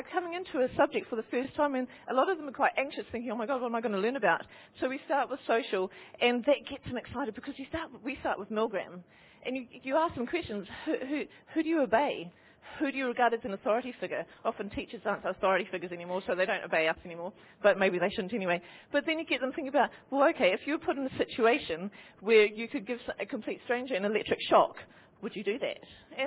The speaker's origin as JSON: {"language": "English", "country": "New Zealand", "lives_now": "England, United Kingdom", "said": "But I'm from New Zealand originally. And I've been in England now for the, well, this is my fourth year teaching psychology."}